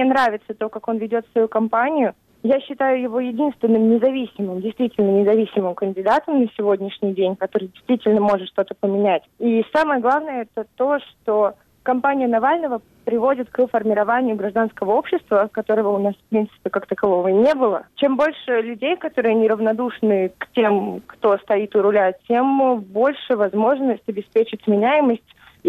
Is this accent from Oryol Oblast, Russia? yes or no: yes; Oryol, Oryol Oblast, Russia; Я после окончания школы 2 года училась в Москве, в Российском университете дружбы народов. Я из Орла. После 11 класса уехала в Москву, 2 года проучилась